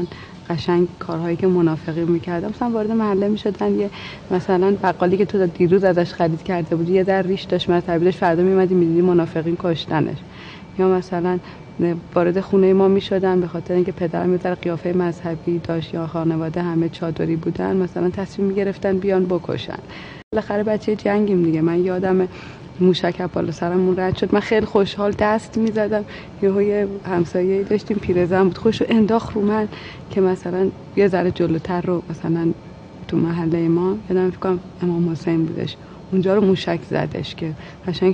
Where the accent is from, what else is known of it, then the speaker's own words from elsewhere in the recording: Tehran, Tehran Province, Iran; کودکیمون که توی تهران بودیم، ما تو اوج بمبارون و ترور منافقین و این جریانات بودیم، چون محله ما یه محله تقریبا مذهبی نشین بود